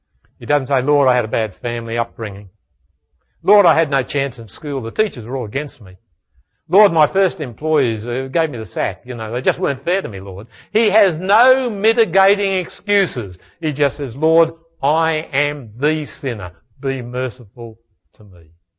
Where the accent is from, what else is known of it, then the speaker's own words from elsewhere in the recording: Australia; I'm an Australian.